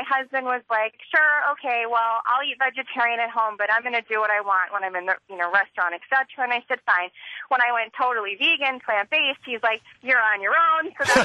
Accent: Tampa, Florida, United States; Well, I grew up in Tampa, Florida, which has a very heavy Cuban influence from its, you know, rich history.

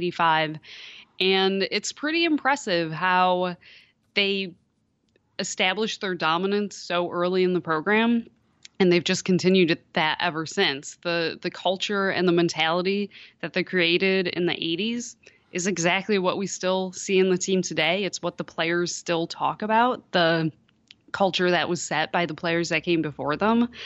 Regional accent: Buffalo, New York, United States; I'm originally from Buffalo, New York. And I covered education for the Buffalo News, and my background is in news journalism.

